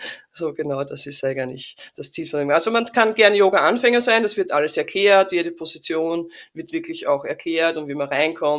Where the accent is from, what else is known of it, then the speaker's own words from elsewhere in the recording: Austria; Also ich komme aus Österreich und es war in Österreich noch gar nicht so wirklich bekannt